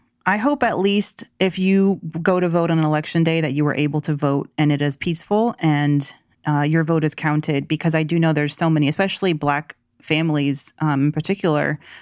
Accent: the South, United States; And especially growing up in the South, being always taught, you know, politics was impolite conversation.

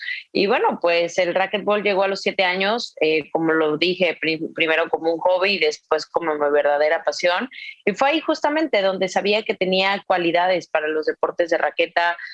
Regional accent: San Luis Potosí, Mexico; Yo soy originaria de San Luis Potosí, llevo 9 años radicando en Nuevo León.

